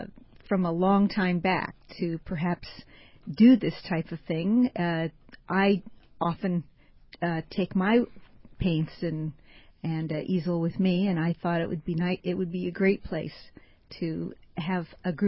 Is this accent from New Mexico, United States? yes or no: no; Indianapolis, Indiana, United States; We're all from Indianapolis, and we all go down at various times